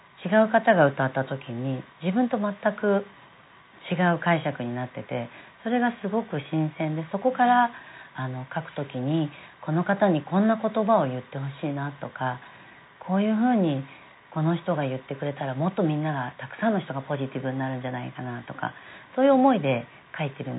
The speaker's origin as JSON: {"language": "Japanese", "town": "Okazaki", "region": "Aichi", "country": "Japan", "tie": "born or raised there", "lives_now": "Chofu, Japan", "said": "愛知県の岡崎市というところです、"}